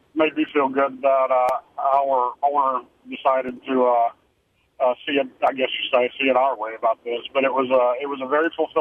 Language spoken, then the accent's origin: English; Massachusetts, United States; First of all, Lisa, I'm also from Massachusetts, and I have a degree in sociology.